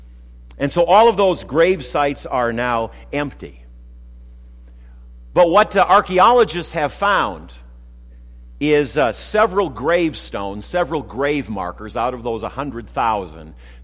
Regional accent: Minneapolis, Minnesota, United States; When I was a young person growing up in Minneapolis, we lived in a large house on the southern edge of the city, large three-story house.

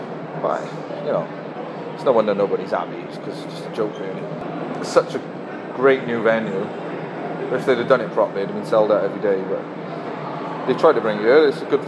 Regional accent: Wales, United Kingdom; It's fitting that we got a Welsh winner, so I'm just proud of that. I'm proud Welshman.

